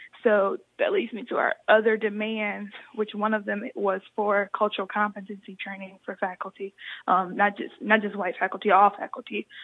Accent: St. Louis, Missouri, United States; Because though, like, I'm from St. Louis, we could stand in solidarity.

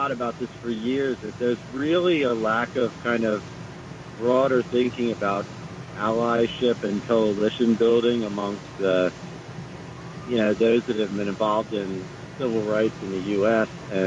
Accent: Bronx, New York, United States; I'm from South Bronx.

